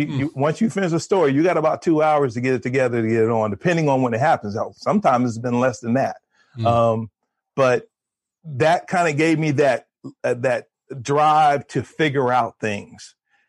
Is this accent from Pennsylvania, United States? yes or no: no; Kansas, United States; When I went to college to be an accountant. I'm from Kansas